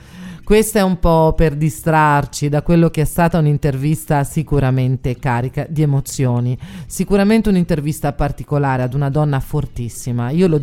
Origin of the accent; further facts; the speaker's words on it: Arezzo, Tuscany, Italy; io sono di Arezzo e alcune parole ogni tanto in dialetto vanno dette